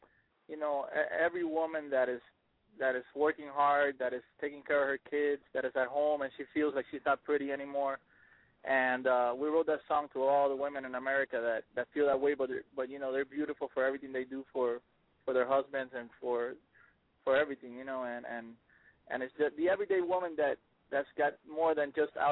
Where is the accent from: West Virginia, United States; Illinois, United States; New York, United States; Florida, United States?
Florida, United States; Miami; first language Spanish; English is a second language; Yeah, and we grew up in Miami, very Cuban. You know, Spanish was our first language, anyways.